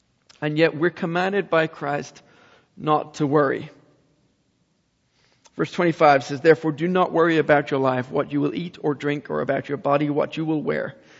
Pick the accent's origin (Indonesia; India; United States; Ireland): Ireland; Dublin, Leinster; You know, in Dublin, growing up in Ireland, I knew a missionary